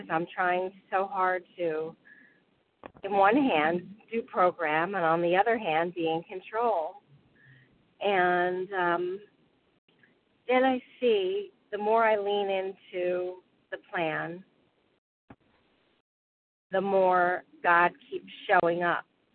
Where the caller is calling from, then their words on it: New Jersey, United States; So I'm calling from New Jersey.